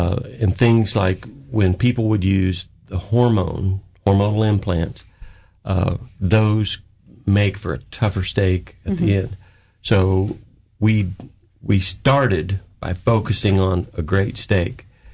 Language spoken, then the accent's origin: English; Indiana, United States; also born or lived in Arkansas; I grew up in the Midwest in Indiana. Mm-hmm. I went out and ran a ranch out in northern Arkansas.